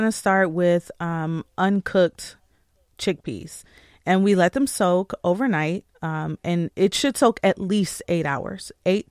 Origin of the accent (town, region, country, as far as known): Michigan, United States; born or raised there